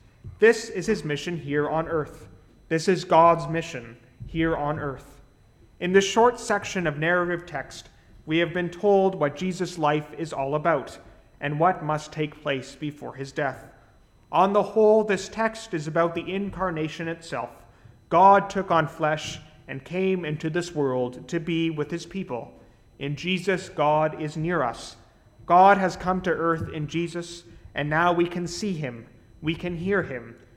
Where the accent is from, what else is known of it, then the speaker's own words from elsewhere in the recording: London, Ontario, Canada; At the church I grew up in back in London, Ontario